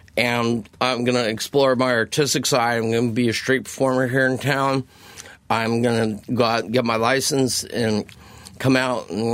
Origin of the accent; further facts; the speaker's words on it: New Jersey, United States; I grew up in New Jersey, and this is where I became an adult.